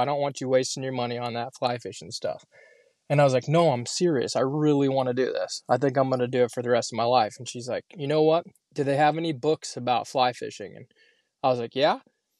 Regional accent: Iowa, United States; And then, like on summer days growing up in Iowa, I eventually convinced my parents to like drop me off at the lake

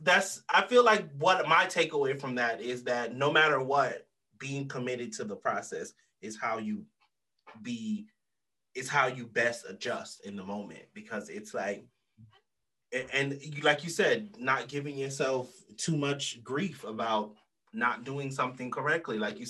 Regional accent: Jamaica; You know, when I'm Jamaican, by the way. Yeah. So when we were kids, they would dip their finger in the rum.

